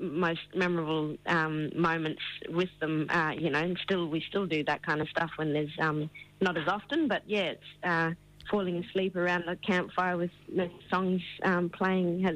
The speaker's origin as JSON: {"language": "English", "town": "Broome", "region": "Western Australia", "country": "Australia", "tie": "born or raised there", "said": "so I was born and bred in Broome and have the privilege to call the Kimberleys my home."}